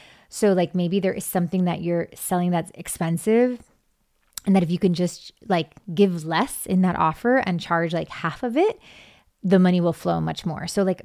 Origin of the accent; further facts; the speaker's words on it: Miami, Florida, United States; accent: Miami; now in Los Angeles, United States; I remember changing my sound when I moved from Miami to LA. I had such a Miami accent. People say that I still have it, but I feel like, you know, I've changed it ever since.